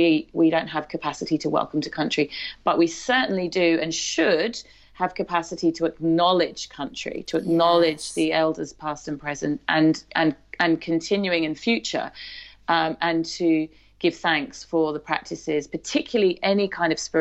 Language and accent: English; England, United Kingdom; now in Australia; I mean, I grew up in the English countryside, and I love the English countryside deeply. But I've started to really fall in love with the Australian flora and fauna